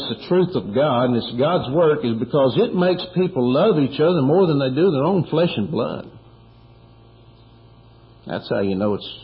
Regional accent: Kentucky, United States; and I come from Kentucky, and if you went through this crowd, you'd find people from all over.

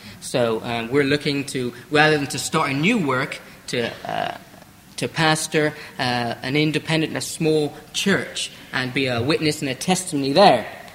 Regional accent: Bristol, South West England, United Kingdom; also born or lived in Scotland / United States; although I was English, I went up to Scotland, and then I came from Scotland to America, and now I return to England. And I'm really, as the pastor said, I'm really looking forward to going back to Bristol, my home kind of.

